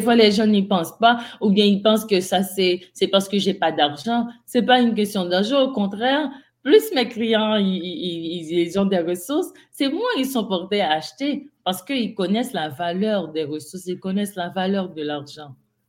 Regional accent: Haiti; j'ai beaucoup d'amis africaines, mais moi, je suis d'Haïti.

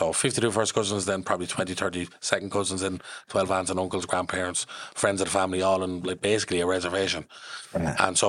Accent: London, United Kingdom; born there; I'm from, well, I was born in London.

